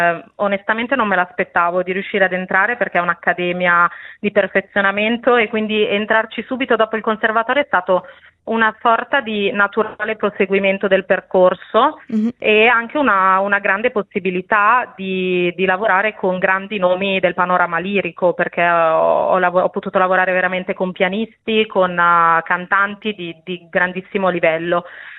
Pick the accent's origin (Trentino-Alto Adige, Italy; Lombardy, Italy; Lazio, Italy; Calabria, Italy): Lombardy, Italy; a 15 anni, nel mio paesino della Brianza